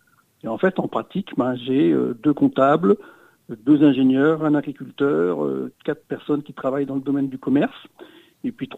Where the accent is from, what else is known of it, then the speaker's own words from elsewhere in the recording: Mont-Saint-Jean, Pays de la Loire, France; j'ai 58 ans, je suis né à Mont-Saint-Jean, ma femme aussi est née à Mont-Saint-Jean et nous avons trois filles. J'ai passé ma scolarité à Mont-Saint-Jean, Sillé, Sablé, Tours et puis dans une école d'ingénieurs à Nancy.